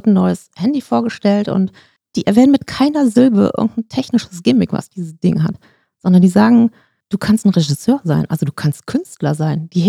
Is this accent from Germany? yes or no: yes; Duisburg, North Rhine-Westphalia, Germany; Ich bin in Duisburg geboren. Ich bin in Rheinhausen aufgewachsen.